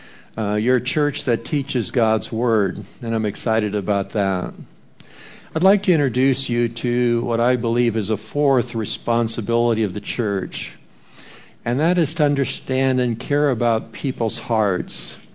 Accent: Colorado, United States; You notice I'm from Colorado, so I put snow scene in front of you there.

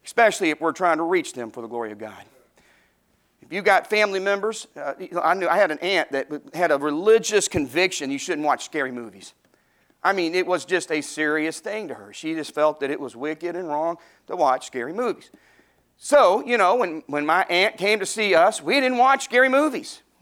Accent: Arkansas, United States; Now, I was raised in Arkansas before that.

